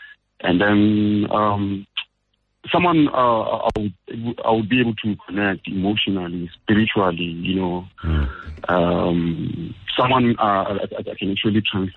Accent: London, United Kingdom; I'm from London

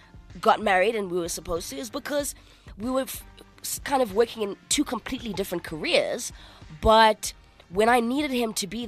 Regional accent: Manchester, North West England, United Kingdom; I grew up in Manchester for a very long time.

